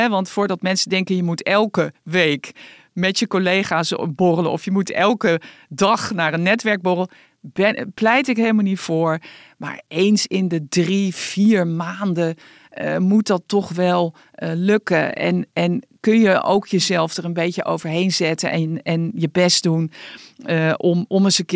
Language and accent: Dutch; Arnhem, Gelderland, Netherlands; born there; Namelijk, ik ben natuurlijk geboren in Arnhem.